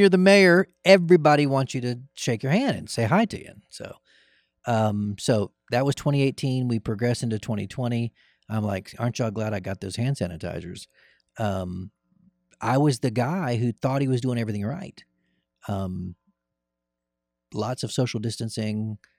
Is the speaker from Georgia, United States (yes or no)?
no; Cleveland, Tennessee, United States; serving in my hometown in a capacity that I never really saw myself